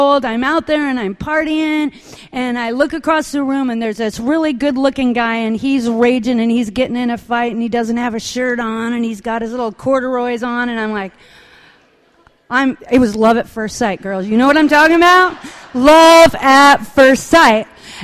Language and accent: English; Bellingham, Washington, United States; in my hometown of Bellingham